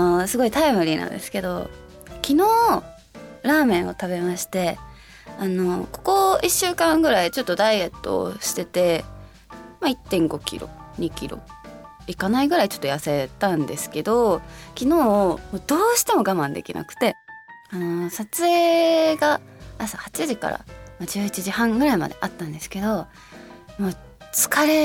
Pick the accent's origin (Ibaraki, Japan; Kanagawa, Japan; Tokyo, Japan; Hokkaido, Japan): Hokkaido, Japan; まあ地元北海道味噌バターとかも好きですし